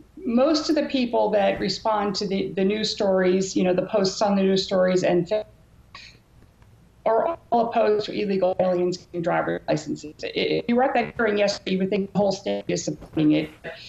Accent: Massachusetts, United States; I'm from Massachusetts.

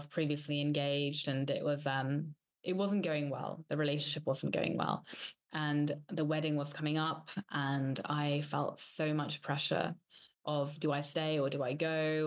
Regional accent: England, United Kingdom; moved away as an adult; also born or lived in Italy / London / Dubai; now in Spain; So I grew up in England, and when I was 19, I lived in Italy. So I went to Venice and I came back. Then I lived in London for a bit.

